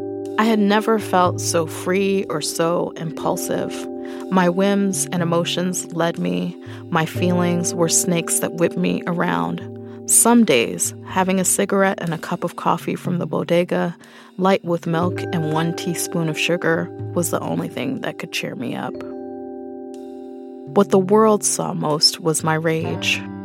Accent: Brooklyn, New York, United States; I'm a writer born and raised in Brooklyn.

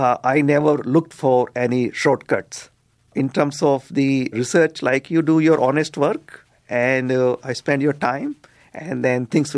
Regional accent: India; See, I came from India, from a very small town, and very tightly knit family

